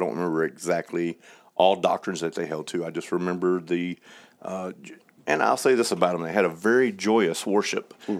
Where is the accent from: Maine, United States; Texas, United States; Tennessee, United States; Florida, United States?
Texas, United States; Cattle Mills; So I grew up in Cattle Mills, Texas, and basically was going back and forth between my grandmother's little Baptist church out in the country and between a Pentecostal Assemblies of God that was in town.